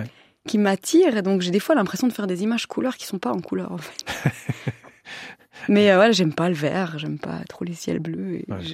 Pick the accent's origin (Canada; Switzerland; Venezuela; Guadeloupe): Switzerland; Et en plus, je suis suisse alors que c'était des Français qui exposaient.